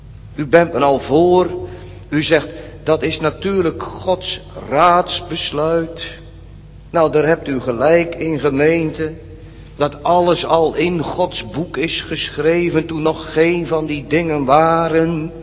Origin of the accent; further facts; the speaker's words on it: Urk, Flevoland, Netherlands; ik ben natuurlijk in mijn jeugd op Urk opgegroeid. En iedereen ging naar de kerk, iedereen in Urk.